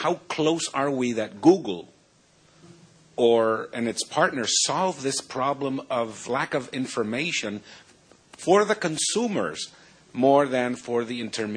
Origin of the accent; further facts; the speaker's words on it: Paraguay; from Paraguay.